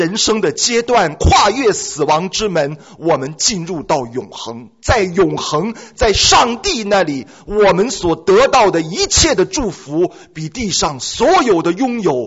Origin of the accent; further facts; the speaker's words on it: Shandong, China; 我从小跟我奶奶睡一铺大炕，你知道我们山东人是睡火炕的啊